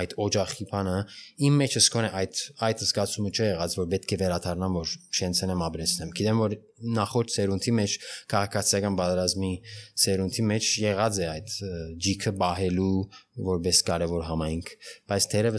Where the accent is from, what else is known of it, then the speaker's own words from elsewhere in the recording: Beirut, Beirut Governorate, Lebanon; Բեյրութը դուն է ի վերջո, այսինքն ես ադիչեմ ժխտեր։ Իմ դունս է, այսինքն իմ մանկությունս է, իմ բադանեկությունս է, իմ դագավին ծնողներս այնտեղ են, մեր բնակարանը այնտեղ է։